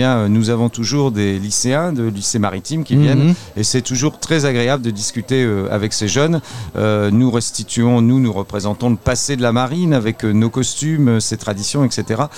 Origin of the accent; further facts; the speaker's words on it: Boulogne-sur-Mer, Hauts-de-France, France; on a un certain nombre de chants de corsaires chez nous à Boulogne